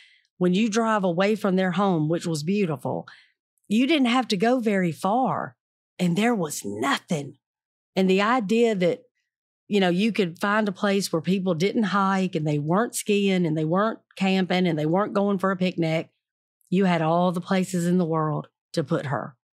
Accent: the South, United States; I mean, I know I'm from the South

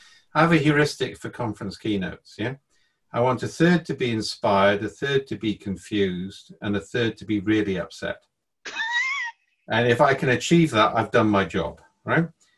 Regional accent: Wales, United Kingdom; But if the English come, we're all Welsh.

